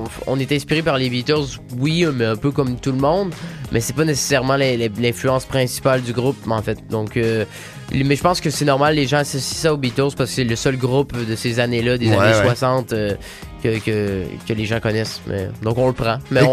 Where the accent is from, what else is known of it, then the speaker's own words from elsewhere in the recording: Quebec, Canada; Québécois. On est Québécois.